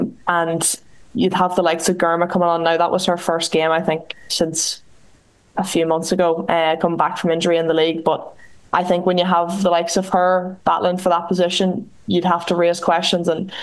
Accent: Ireland; we'd raise question marks over as Irish fans.

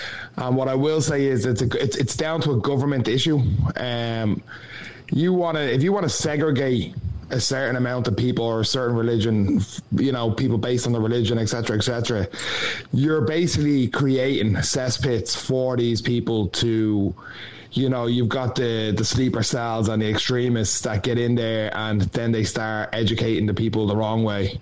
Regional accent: Ireland; the main thing is that they need to be integrated into Irish society and shown the values of what us as Irish people believe in.

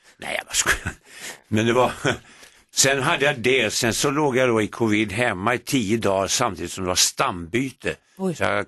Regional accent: Skellefteå, Västerbotten County, Sweden; born there; jag är född i Skellefteå

